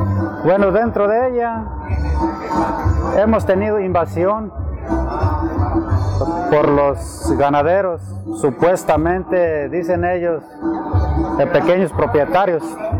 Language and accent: Spanish; San Sebastián Teponahuatlán, Jalisco, Mexico; Vengo de la comunidad de San Sebastián, Teponahuatlán. En donde el territorio es grandísimo.